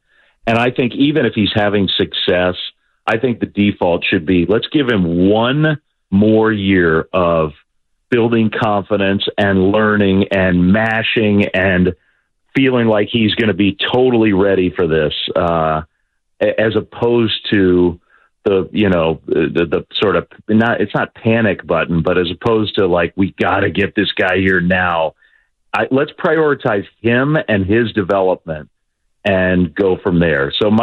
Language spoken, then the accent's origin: English; Virginia, United States; I grew up in Virginia.